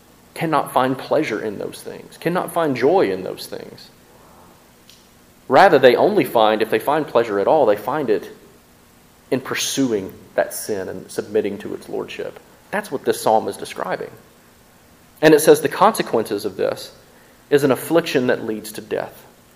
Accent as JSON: {"language": "English", "region": "Mississippi", "country": "United States", "said": "I'm from Mississippi. We eat a lot of fried foods, right?"}